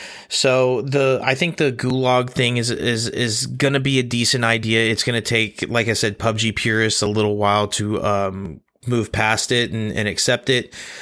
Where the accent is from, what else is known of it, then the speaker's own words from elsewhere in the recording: Texas, United States; Wild, being a Texan, living in Texas, Texas to the bone.